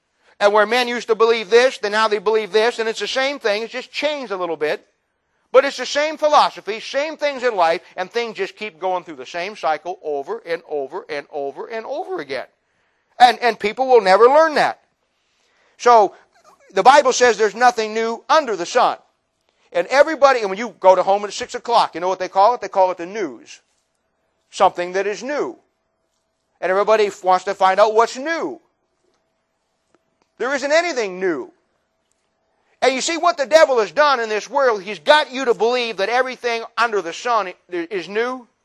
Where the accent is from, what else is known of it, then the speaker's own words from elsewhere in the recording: United States; And I'm an American. I live in America, and I know how America's going